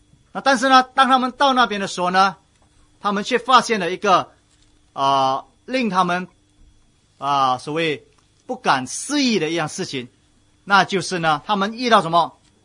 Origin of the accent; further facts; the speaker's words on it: China; 我们中国人，我们有这样子的一个传说